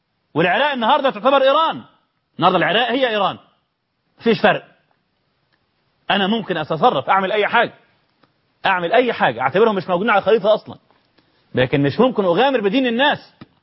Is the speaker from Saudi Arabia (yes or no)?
no; Egypt; ولا عايزين مش طمعين في كاسين خمر عندنا في مصر عندهم ما يغني عن ذلك